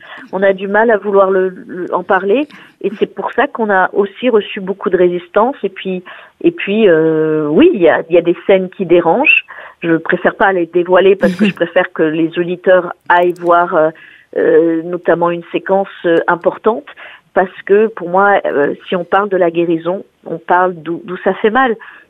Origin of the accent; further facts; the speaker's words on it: Gabon; also born or lived in Burundi / Central African Republic; moi, je suis née au Gabon, donc j'ai grandi dans plusieurs pays d'Afrique, le Gabon, le Burundi, la République centrafricaine.